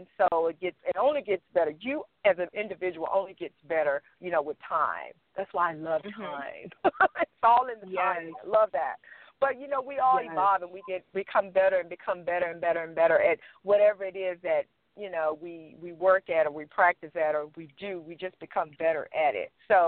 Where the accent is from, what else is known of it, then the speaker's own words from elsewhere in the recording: Southern United States, United States; accent: southern; I would be ashamed to talk because I was always being teased about my southern accent.